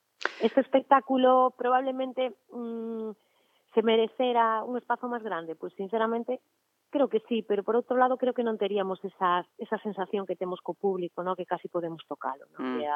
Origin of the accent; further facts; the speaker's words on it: Galicia, Spain; así como boa galega, relativizo todo